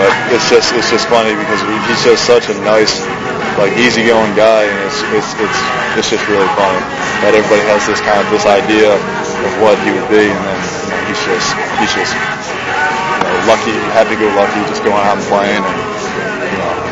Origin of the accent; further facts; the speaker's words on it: Baltimore, Maryland, United States; I remember the same way, especially growing up in Baltimore.